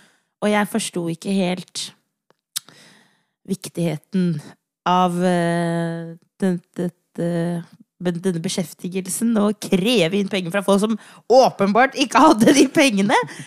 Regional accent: Oslo, Norway; jeg ble født her i Oslo. Vokste opp på Hauke 2. Vi bodde et år liksom på Stovner

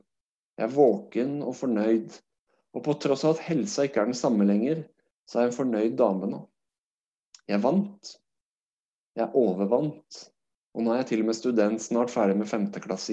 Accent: Drammen, Buskerud, Norway; det er så mange skjebner inne i samme rom, at jeg som norsk mann blir helt overvelda.

